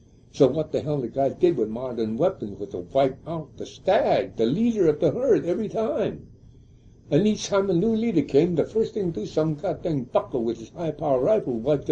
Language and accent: English; Canada; born there; in Bellingham Bay, in that area right near the bunkhouse where I was born in Canada